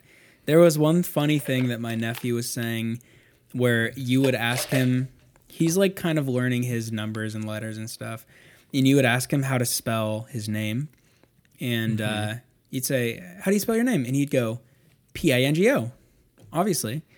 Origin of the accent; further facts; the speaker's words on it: London, United Kingdom; now in Ohio, United States; Like when I grew up in London and color had a U in it. Now I'm in Ohio.